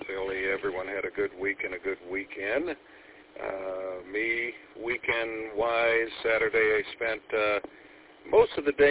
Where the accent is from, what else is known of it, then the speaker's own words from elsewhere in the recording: Flint, Michigan, United States; the father of those neighbors that we had when we grew up in Flint.